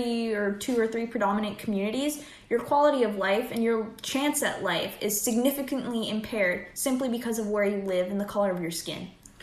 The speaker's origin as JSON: {"language": "English", "country": "Canada", "said": "we're two Canadian gals currently residing in Hamilton."}